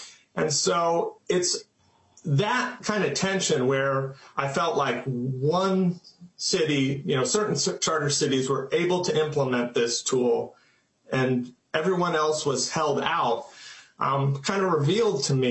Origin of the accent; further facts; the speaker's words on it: Red Wing, Minnesota, United States; I am from Red Wing, and I currently am a Red Wing City Council member